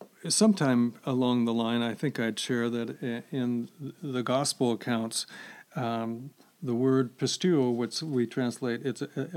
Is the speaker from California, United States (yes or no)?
yes; California, United States; And I grew up in California on the Central Coast.